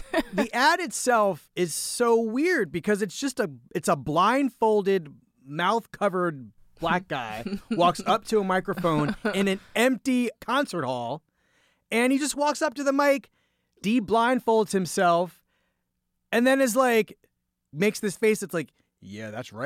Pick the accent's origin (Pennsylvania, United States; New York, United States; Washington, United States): Pennsylvania, United States; Philadelphia; also born or lived in New England; I was extra suffering because I lived in New England for 13 years, and I'm from Philadelphia.